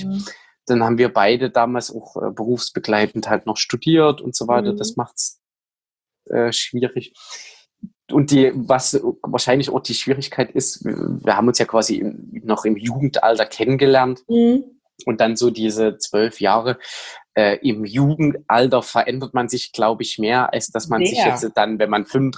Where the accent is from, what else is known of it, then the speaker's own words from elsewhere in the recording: Saxony, Germany; Aus der Nähe von Dresden.